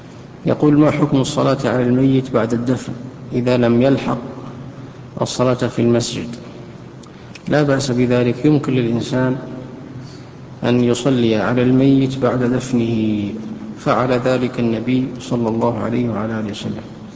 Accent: Saudi Arabia; فالعادة جرت عندنا في السعودية هنا

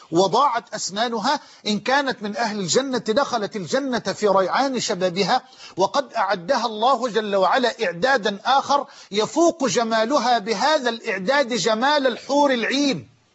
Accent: Damouh, Egypt; أنا كنت طفلا صغيرا، ممكن أكون 6 سنين، وكنت في هذا الوقت أعشق الأذان، وأؤذن في مسجدنا في قريتنا المتواضعة دموه

